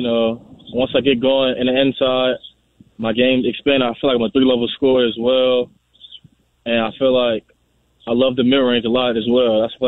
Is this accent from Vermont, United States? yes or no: no; New Orleans, Louisiana, United States; You know, I'm from New Orleans. I'm at the bottom of the map.